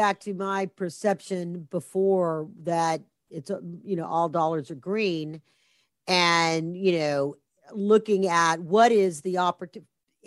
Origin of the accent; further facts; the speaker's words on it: the South, United States; accent: Southern; we Southerners, I'll throw on my little Southern accent now. We Southerners are judged by our accent sometimes